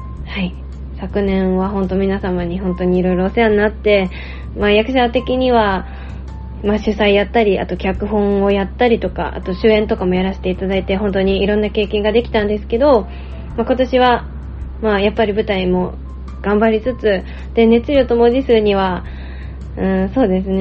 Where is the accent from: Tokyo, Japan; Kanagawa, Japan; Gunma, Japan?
Gunma, Japan; Kiryu; 皆様今年もどうかよろしくお願いいたします。私はですね、地元が群馬県桐生市というところなんですけど、年を越すちょっと前に実家の方に帰省しておりまして、今実家でこちらの音声を録音しています。